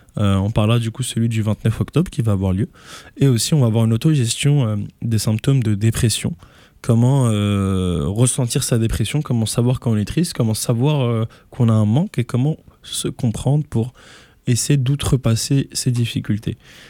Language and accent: French; France; je viens de France, j'ai un permis d'études.